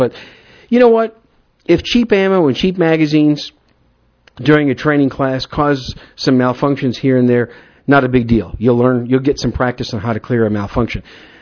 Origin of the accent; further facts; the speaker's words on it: Wisconsin, United States; also born or lived in New York City; I'm a Yankee from Wisconsin that, you know, well, I was born in New York City, raised in Wisconsin.